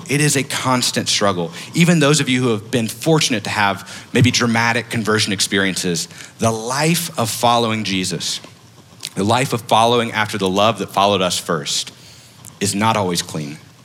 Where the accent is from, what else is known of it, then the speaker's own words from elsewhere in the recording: Houston, Texas, United States; And we said, we're from Houston.